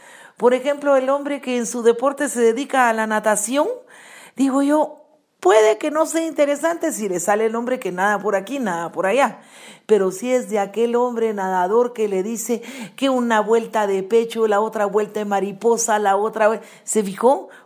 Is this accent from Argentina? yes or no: no; Guatemala; allá en mi tierra, Guatemala